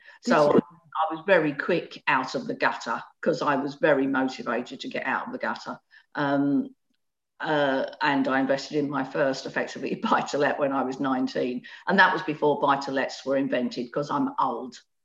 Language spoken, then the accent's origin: English; London, United Kingdom; born there; So I was born in the East End of London in a two up, two down.